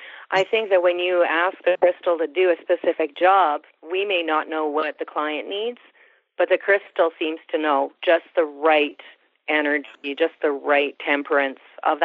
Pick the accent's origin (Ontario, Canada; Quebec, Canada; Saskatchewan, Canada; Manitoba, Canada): Manitoba, Canada; Winnipeg; born there; now in Calgary, Canada; Well, I was born in Winnipeg, so I'm definitely a prairie girl.